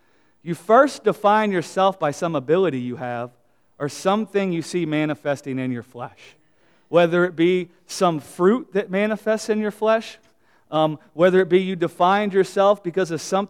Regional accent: United States; Listen, guys, I'm American, and I love America.

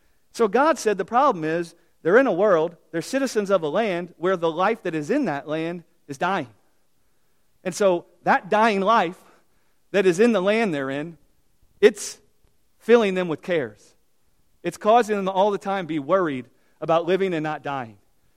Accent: United States; Listen, guys, I'm an American. I'm a citizen of America.

